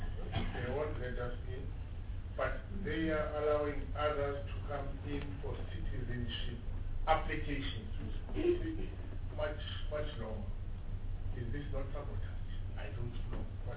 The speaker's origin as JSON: {"language": "English", "country": "South Africa", "said": "We can't understand this as South African citizens."}